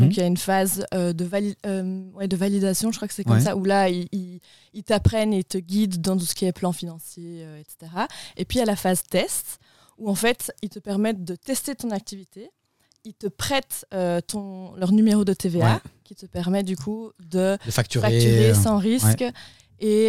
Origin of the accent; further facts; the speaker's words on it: Belgium; j'ai quand même des origines germanophones. Donc, je suis belge-germanophone.